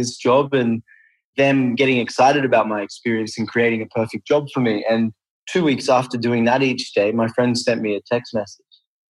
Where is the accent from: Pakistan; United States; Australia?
Australia; I grew up in Australia, a decent enough upbringing.